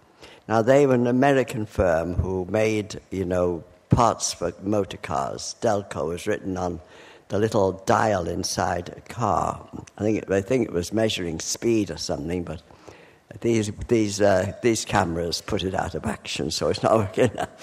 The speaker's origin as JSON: {"language": "English", "town": "Liverpool", "region": "North West England", "country": "United Kingdom", "tie": "born there", "said": "I'm very old now, and I was born in Liverpool, down by the docks."}